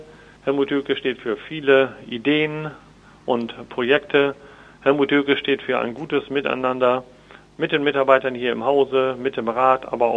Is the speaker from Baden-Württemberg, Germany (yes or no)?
no; Lower Saxony, Germany; ich bin ja geborener Emsländer, ich komme aus der Region, ich kenne damit Land und Leute.